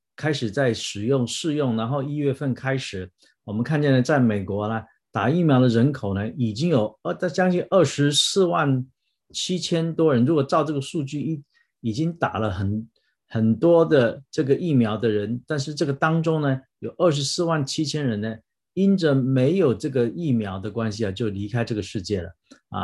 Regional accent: Taiwan; 我还记得我们台湾人呢，这个第一句话习惯的习惯的就是喜欢问对方说

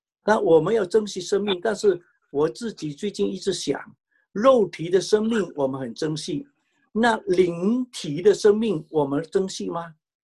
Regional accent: Fuzhou, Fujian, China; 我们福州人来讲，大概约约有百万的人在餐馆里面。

